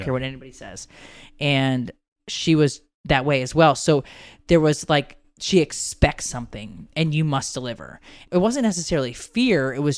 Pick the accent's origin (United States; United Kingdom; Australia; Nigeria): United States; Connecticut; I grew up in Connecticut.